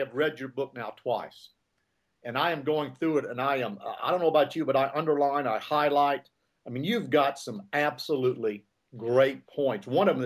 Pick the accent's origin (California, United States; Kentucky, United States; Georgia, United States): Kentucky, United States; Bowling Green; comes down to little Bowling Green, Kentucky, my hometown where I was born.